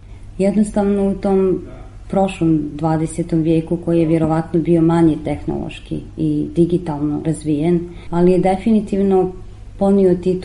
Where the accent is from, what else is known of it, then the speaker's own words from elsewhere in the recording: Sarajevo, Federation of Bosnia and Herzegovina, Bosnia & Herzegovina; Rođena sam u gradu na Miljacki, gradu koji toliko divnih uspomena izvlači iz mene, iz mog najranijeg djetinjstva, od vrtića, razigrani dani do osnovne škole i srednje škole.